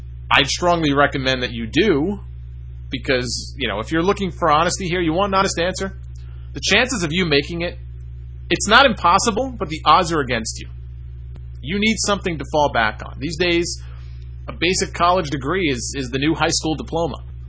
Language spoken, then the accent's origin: English; Malaysia; I'm from Malaysia